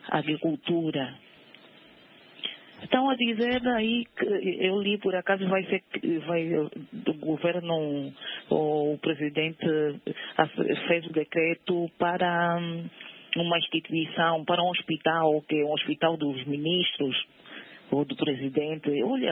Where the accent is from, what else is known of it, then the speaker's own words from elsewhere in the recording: Malanje, Angola; Olha, eu sou de Malange, me falaram, lá em Malange tem, olha, meninos de rua há demais.